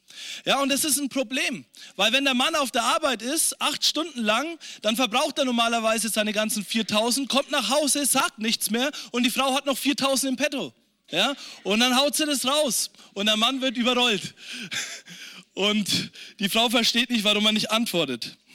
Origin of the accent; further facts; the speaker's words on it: Germany; ich bin Deutscher